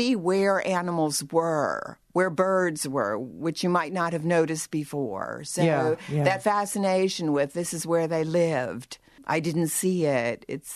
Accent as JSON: {"language": "English", "region": "Pennsylvania", "country": "United States", "said": "No, I'm from Pennsylvania."}